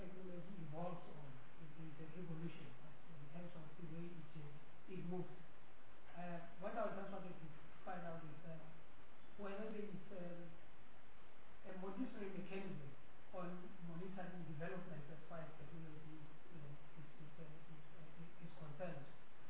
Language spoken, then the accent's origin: English; Free State, South Africa; I'm from the Free State, and the issue of deployment and nepotism